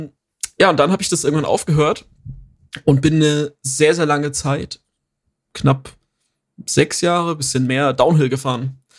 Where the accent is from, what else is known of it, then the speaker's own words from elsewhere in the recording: Bavaria, Germany; Aus so einem kleinen, süßen Dorf. Nee, es ist eigentlich eine Stadt. Mit so, ich glaube, 8000 Einwohnern, ganz, ganz oben in Bayern, so an der Grenze zu Thüringen.